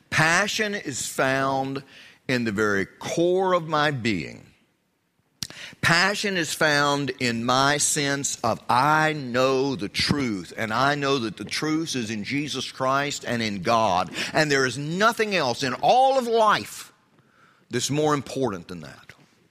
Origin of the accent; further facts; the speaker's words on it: United States; You know, I'm glad I'm an American.